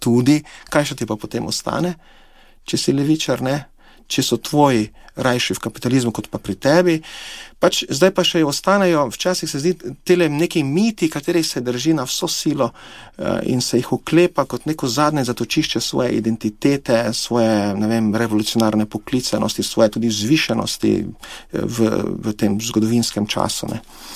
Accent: Podravska, Slovenia; ljudje, ki pa smo izpod Pohorja, jaz sem pač iz Dravskega polja, tam pri nas ni bilo pogoja za partizansko gverilo, ker je ravnina

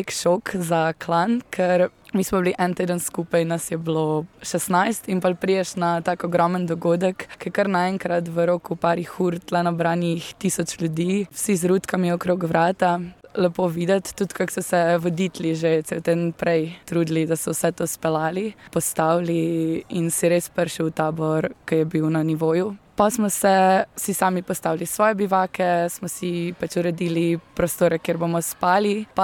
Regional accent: Bela krajina, Slovenia; Jaz sem pa iz Bele krajine

